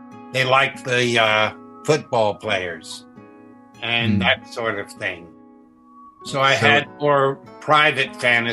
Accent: Germany; Right, I'm more of a beer person growing up in Germany.

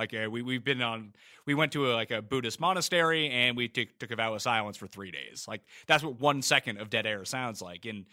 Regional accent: East Coast, Canada; Rs in general, just because I'm from the East Coast of Canada, that comes out.

